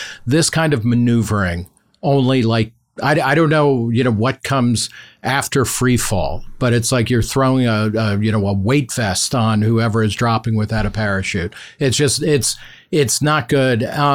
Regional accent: New Jersey, United States; I grew up in New Jersey and there's a long, coastline there.

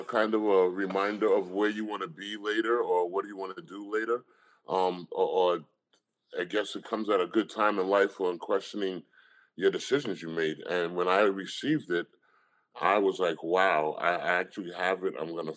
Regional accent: Brentwood, New York, United States; also born or lived in Amityville; I was born here on Long Island in Amityville. At a young age, I moved to Brentwood.

